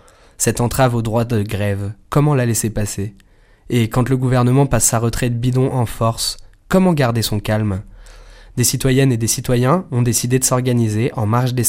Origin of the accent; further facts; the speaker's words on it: France; en tant que Française, en tant que Français, on s'accommodait comme on pouvait